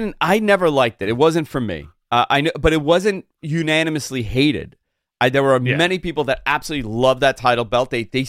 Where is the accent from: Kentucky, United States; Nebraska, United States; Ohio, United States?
Kentucky, United States; I'm also from Kentucky. I am a Kentucky. Kentuckian.